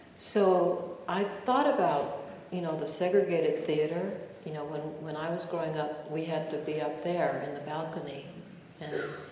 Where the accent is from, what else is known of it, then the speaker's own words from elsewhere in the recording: Eatonton, Georgia, United States; But I grew up in Eatonton, Georgia, actually not even in the town, way out in the beautiful, luckily beautiful countryside.